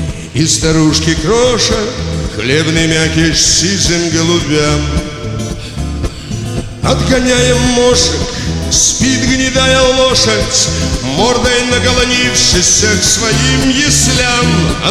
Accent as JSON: {"language": "Russian", "region": "Saint Petersburg", "country": "Russia", "tie": "born or raised there", "said": "Я ленинградец, и я думаю, что меня правильно поймут, что я очень много пою о моем родном городе, в котором я жил, живу, умру, наверное, если не на гастролях, потому как очень его люблю."}